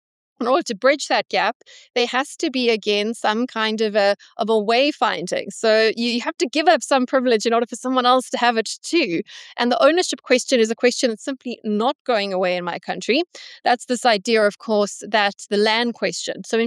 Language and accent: English; South Africa; I come from South Africa.